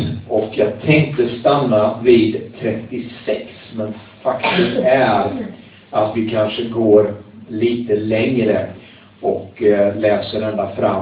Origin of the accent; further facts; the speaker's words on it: Småland, Sweden; Men tänk på också att jag är från Småland.